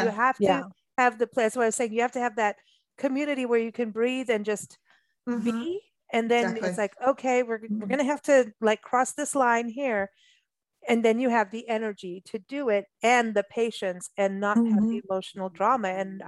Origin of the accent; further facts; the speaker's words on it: Kenya; also born or lived in England / South Africa; I grew up in Africa and in Kenya, England, mm-hmm. South Africa.